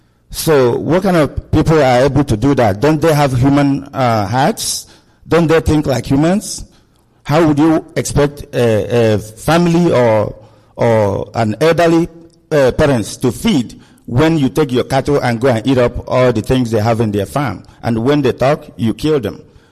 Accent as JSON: {"language": "English", "town": "Inye", "country": "Nigeria", "said": "I hail from Inye, in Ojiriva, local government area in Biafra land. I came today from Chicago"}